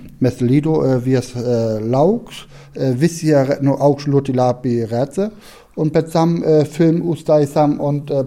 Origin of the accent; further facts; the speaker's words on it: Schleswig-Holstein, Germany; Latvian is a second language; moved away as an adult; now in Latvia; un es no Vācijā, no Ziemeļvācijā, starp Lübeck un Kiel.